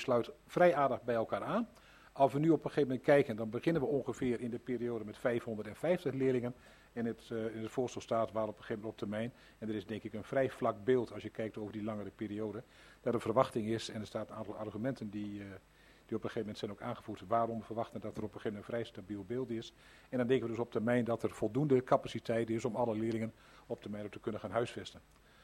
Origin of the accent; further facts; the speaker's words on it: Drenthe, Netherlands; Kijk, als Drents zijnde kan ik me dat voorstellen